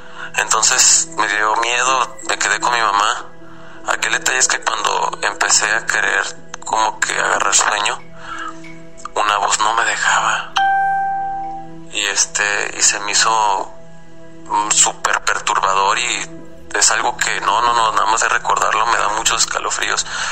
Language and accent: Spanish; Gómez Palacio, Durango, Mexico; soy de Gómez Palacio, Durango.